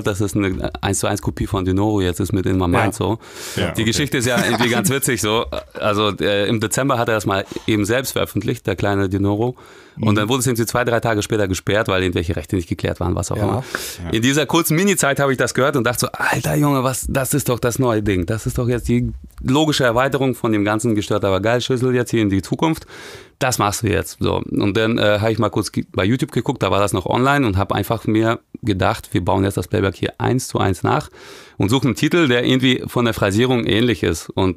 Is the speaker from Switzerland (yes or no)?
no; Russia